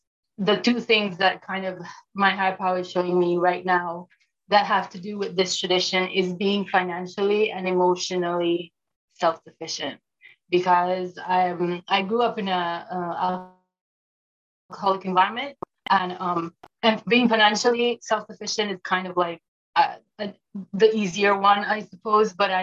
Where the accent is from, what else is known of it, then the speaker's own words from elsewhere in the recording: Belize; I'm from Belize.